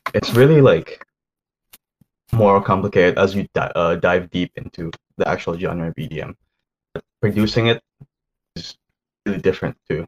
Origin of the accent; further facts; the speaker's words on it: Indonesia; for me, like I grew up with in Indonesia. Well, like growing up there was, a lot of like actions around me all the time